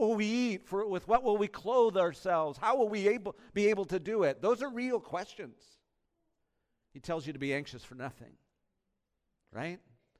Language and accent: English; Canada; I grew up in the Dominion of Canada.